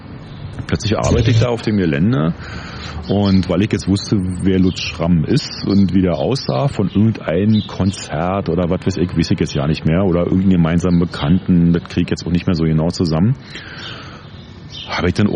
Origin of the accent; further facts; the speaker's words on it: East Berlin, Berlin, Germany; Ich komme aus Ostberlin.